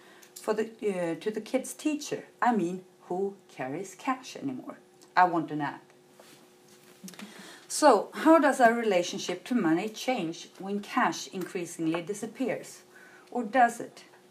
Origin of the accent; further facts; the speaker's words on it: Sweden; But as my home country, I know it well.